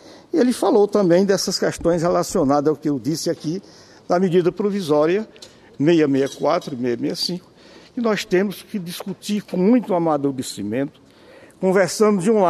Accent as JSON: {"language": "Portuguese", "region": "Piauí", "country": "Brazil", "said": "Sou do estado do Piauí"}